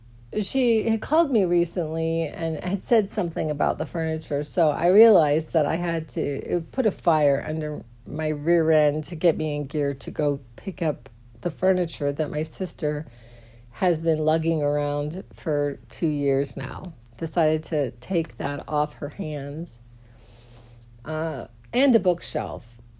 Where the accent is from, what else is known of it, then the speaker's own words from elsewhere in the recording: Arizona, United States; I'd never seen a firefly in my life growing up in Arizona.